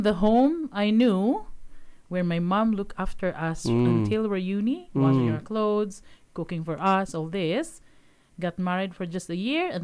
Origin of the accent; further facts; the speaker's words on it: Philippines; and I'm from the Philippines. So I'm my cultural heritage is, the Philippines, and I'm called a Filipino.